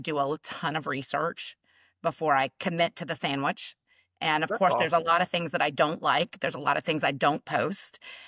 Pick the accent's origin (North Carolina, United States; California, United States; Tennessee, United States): Tennessee, United States; also born or lived in Atlanta; now in Hilton Head, United States; I'm originally from Tennessee. I lived in Atlanta for almost 30 years and moved to Hilton Head almost 7 years ago.